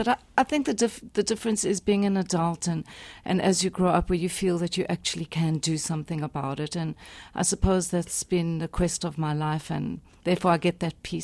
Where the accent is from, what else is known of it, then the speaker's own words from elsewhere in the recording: South Africa; And I'm sure that black children growing up in South Africa, any child growing up in South Africa, black or white, would have their eyes wide open. I'm not sure why I, as a white child, had my eyes wide open